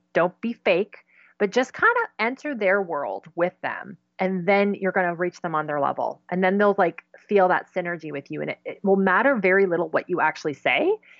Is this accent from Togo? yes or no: no; Goderich, Ontario, Canada; So we had an F3 tornado in my hometown, and which is a huge, huge tornado. And so that ripped through the entire center of the town.